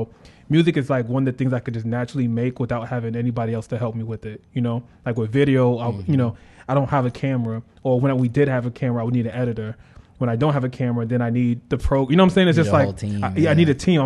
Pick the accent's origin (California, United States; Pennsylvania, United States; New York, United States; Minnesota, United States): New York, United States; now in Tampa, United States; No, I'm from New York.